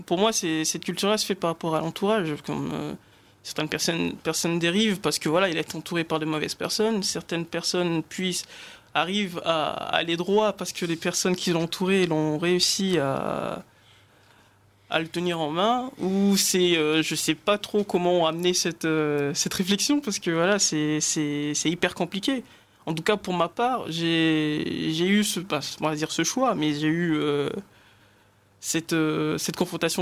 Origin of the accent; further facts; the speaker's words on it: Mayotte; Bah, moi, pour ma part, c'est, je viens de Mayotte.